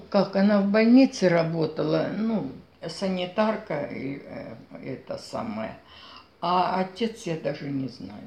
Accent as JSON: {"language": "Russian", "town": "Krasnaya Zarya", "region": "Zabaykalsky Krai", "country": "Russia", "tie": "born there", "also_born_or_lived": "Belovo, Russia", "said": "Родилась я 7 января в Читинской области, село Красная Заря, Желтулакского района."}